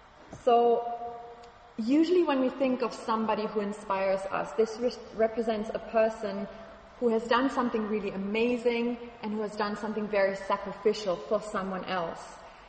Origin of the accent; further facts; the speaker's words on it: Germany; English is a second language; because I'm from Germany originally, and the Nazi regime originated from my country.